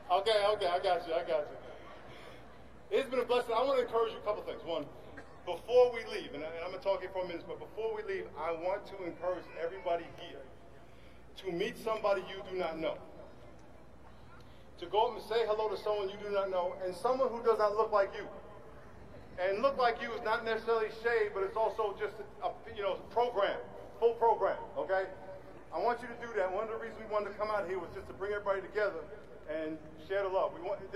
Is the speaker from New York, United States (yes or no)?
yes; New York, United States; now in San Diego, United States; I'm the pastor of The Rock, and I came here from New York in 1982